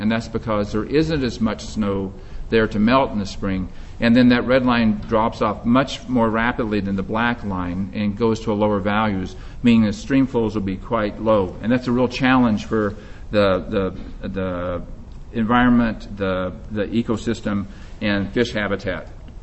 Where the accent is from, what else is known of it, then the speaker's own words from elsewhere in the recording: Dallas, Texas, United States; So I'll admit, I was raised in Dallas, Texas, and the summers here are not warm enough for me, personally.